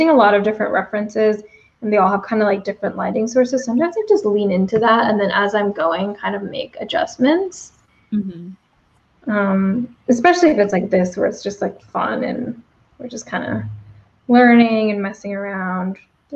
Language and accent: English; California, United States; And you know, the crazy thing is I grew up in California, where like pretty much exactly where you are, Kat, mm-hmm. in the Bay Area.